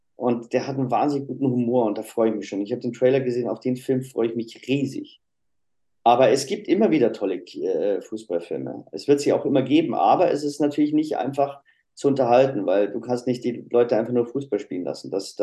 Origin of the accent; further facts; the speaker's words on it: Switzerland; aber da komme ich nicht ran, weil ich als Schweizer.